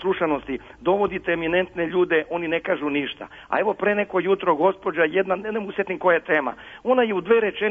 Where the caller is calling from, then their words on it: Belgrade, Serbia; Pa evo, ja sam iz Beograda.